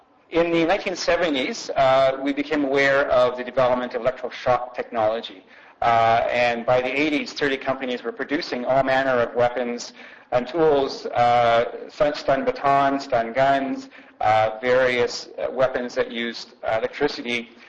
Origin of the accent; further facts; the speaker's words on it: Vancouver, British Columbia, Canada; I'm from Vancouver, so of course my headlines are in Vancouver